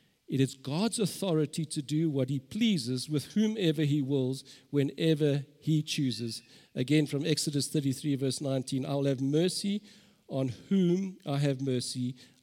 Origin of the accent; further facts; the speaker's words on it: Germiston, Gauteng, South Africa; I grew up in Germiston, and we had a wonderful opportunity.